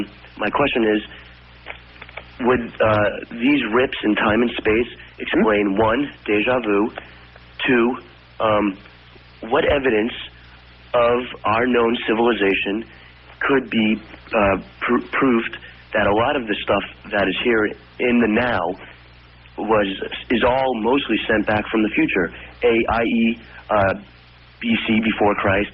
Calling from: Portland, Oregon, United States; I'm calling from Portland, Oregon.

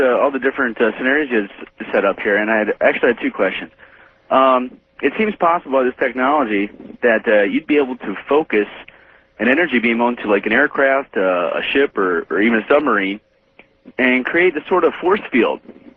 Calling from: Memphis, Tennessee, United States; in Memphis on WMC.

